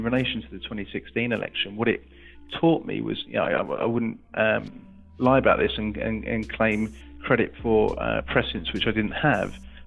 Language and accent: English; England, United Kingdom; you experience as being an Englishman abroad there